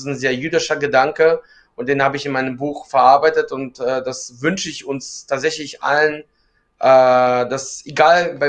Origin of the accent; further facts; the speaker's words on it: Donbas, Ukraine; Ich komme aus dem Donbass und alle diese Städte, wo die Kampfhandlungen stattfanden, waren für mich, ja, gelebte Realität.